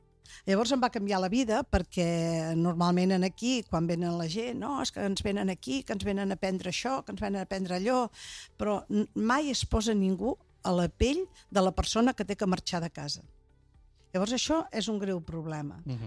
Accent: Girona, Catalonia, Spain; born there; jo vaig néixer a Sant Narcís, al barri on soc presidenta, uh-huh. Però, per exemple, els meus avis eren gallecs

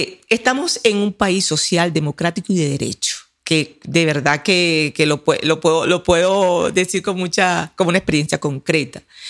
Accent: Venezuela; yo soy de Venezuela y nosotros tenemos la herencia cultural africana, indígena, claro, y europea.

